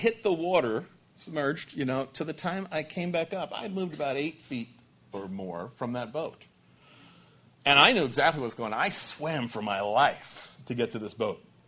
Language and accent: English; Long Island, New York, United States; when I was growing up on Long Island, my dad and I would always go out to the Sound, and we'd go fishing